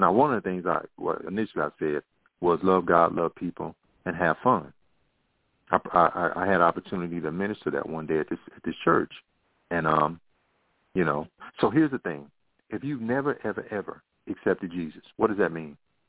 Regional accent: United States; I am an American.

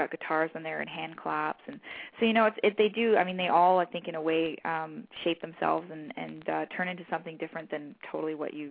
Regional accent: Canada; We have that commonality of being Canadian

